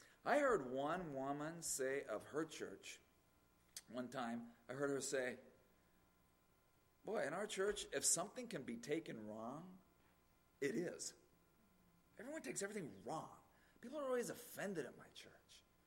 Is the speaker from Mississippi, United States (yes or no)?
no; Las Vegas, Nevada, United States; born there; I was born in Vegas, and then we'd go back and forth, Vegas to Phoenix.